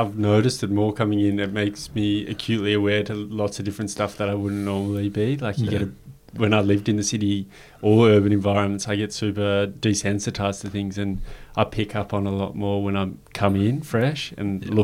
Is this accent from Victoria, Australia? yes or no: yes; Melbourne, Victoria, Australia; I'm from Melbourne, in case anyone cares out there.